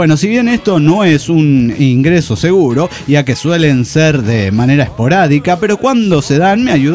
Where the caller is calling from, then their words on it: Chihuahua, Mexico; de Chihuahua, México.